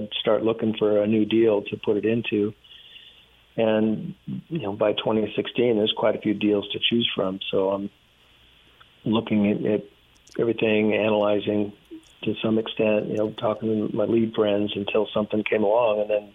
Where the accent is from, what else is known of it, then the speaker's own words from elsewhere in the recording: Georgetown, Texas, United States; they're doing a lot of stuff here in my hometown, Georgetown